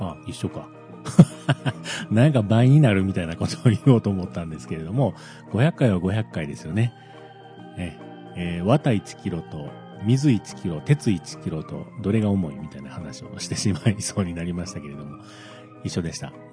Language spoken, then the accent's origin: Japanese; Kyoto, Japan; 京都、僕京都なんですけれども、